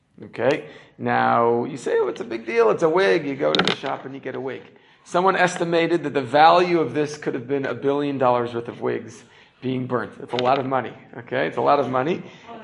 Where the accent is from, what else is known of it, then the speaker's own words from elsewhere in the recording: Teaneck, New Jersey, United States; I also from Teaneck.